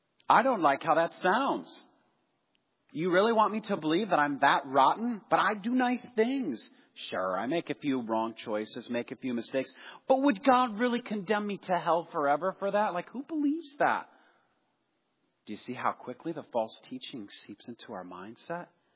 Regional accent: Midwest, United States; Growing up in the Midwest, I was immersed in the world of basketball.

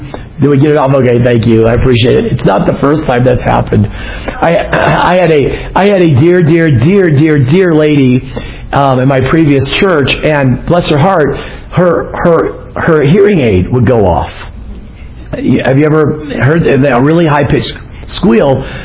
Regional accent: Arizona, United States; I grew up in Arizona, and there is a religious denomination that has a temple in Mesa.

